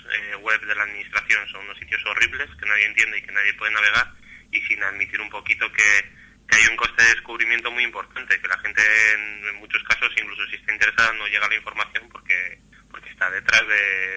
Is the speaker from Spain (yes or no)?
yes; Basque Country, Spain; la gente que empezamos a mover un poquito este tema somos todos del País Vasco